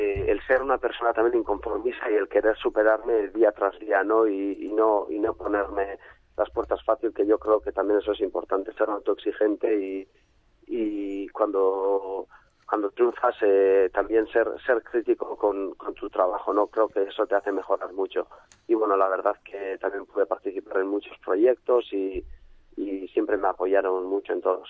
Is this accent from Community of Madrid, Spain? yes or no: no; Basque Country, Spain; moved away; also born or lived in Sabadell; yo mi pueblo del País Vasco tiene 10.000 habitantes y dije, voy a ir a Sabadell, vamos a empezar poquito a poco, voy a vivir ahí, que vivía en Carrer Papa Pius, ahí en la Creu Alta. Y bueno, estuve tan a gusto que al final me quedé